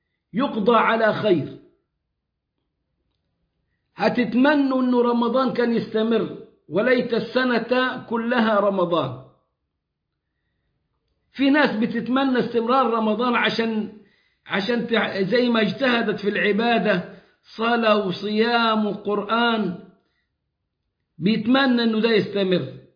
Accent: Egypt; وجلهم عندنا في مصر، جلهم في مصر

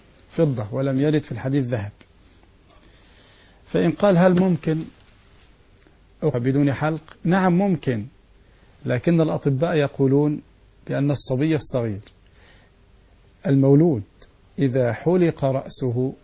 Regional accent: Egypt; وإطعام 10 مساكين مثلا في عندنا في مصر كل مسكين نصف كيلو أرز

